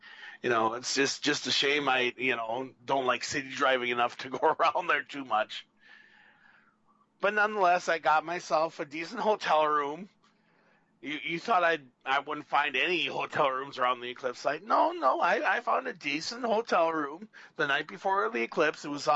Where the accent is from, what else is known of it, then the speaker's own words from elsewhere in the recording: Minnesota, United States; Despite the fact that I grew up in Minnesota, was born and raised here, before this trip last August, this was the first time I'd ever been in the eastern half of Iowa.